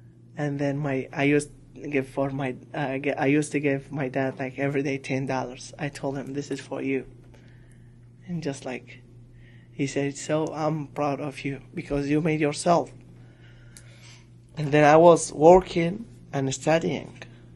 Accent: Baghdad, Baghdad Governorate, Iraq; English is a second language; moved away as an adult; also born or lived in Turkey; now in United States; I'm from Iraq. I born in Baghdad. So I went to Turkey before I came in the United States. And then I went to United States in November 17th, 2016. I have been here in the United States like a year and half and 6 months.

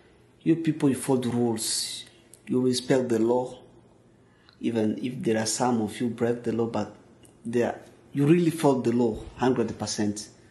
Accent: DR Congo; English is a second language; moved away as an adult; now in United States; I came from Democratic Republic of Congo, and I've been here in the United States for 10 months.

